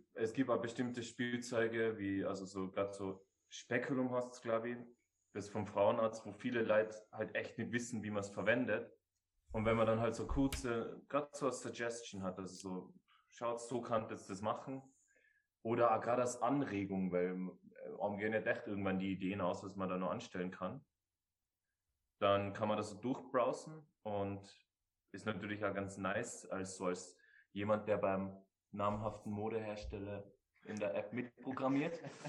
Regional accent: Tyrol, Austria; now in Munich, Germany; Ich bin aus Tirol, bin nach München gegangen.

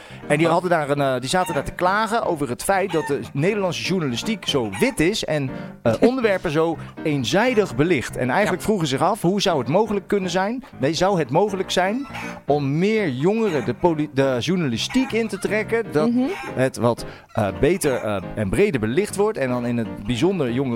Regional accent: Netherlands; Ja, maar ik ben Hollander.

